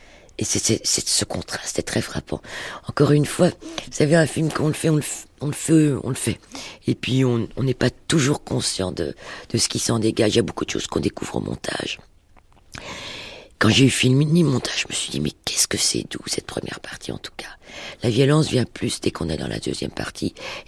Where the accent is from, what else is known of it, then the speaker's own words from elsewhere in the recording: Belgium; born there; first language French; je suis né en Belgique de parents juifs polonais, mais le français, c'est ma langue.